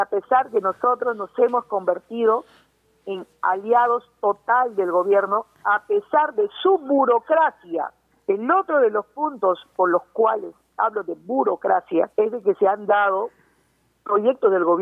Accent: Puerto América, Loreto, Peru; yo soy nativa de Puerto América, soy loretana de corazón y de pura cepa

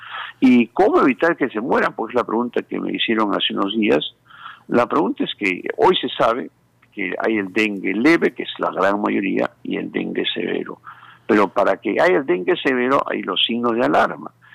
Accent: San Marcos, Ancash, Peru; En mi tierra, yo soy de San Marcos, Guaria, Antamina

